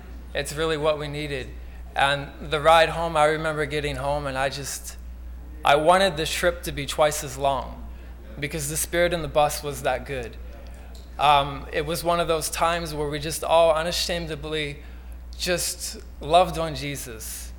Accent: Cumberland, Maryland, United States; I'm from Cumberland, Maryland. I'm a first year master's student.

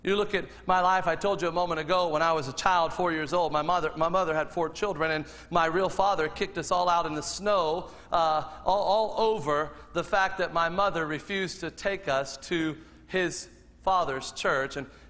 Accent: Fort Myers, Florida, United States; also born or lived in Ohio; I was born in Fort Myers, but we lived up there for 6 months. We came down to Fort Myers, and there I told you we lived in my grandmother's house.

